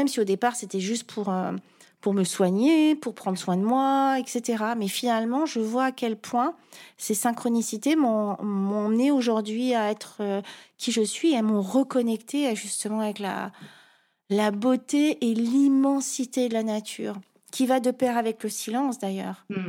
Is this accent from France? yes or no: yes; Fontainebleau, Île-de-France, France; born there; also born or lived in Paris; Pourtant, je suis née à Fontainebleau, donc j'avais la forêt.